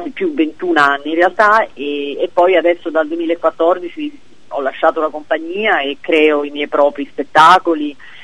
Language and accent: Italian; Rome, Lazio, Italy; No, io sono romana.